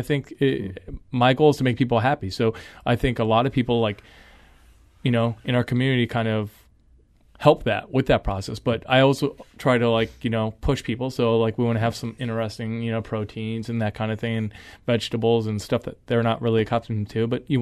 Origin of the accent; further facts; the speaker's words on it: New Mexico, United States; And, and I grew up in New Mexico.